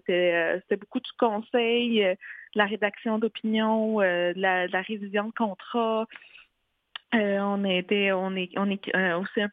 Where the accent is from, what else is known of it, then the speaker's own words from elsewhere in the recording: Montreal, Quebec, Canada; j'ai décidé de revenir à Montréal. Je suis montréalaise, mon réseau était ici, mon conjoint de l'époque était ici. Donc je suis revenue à Montréal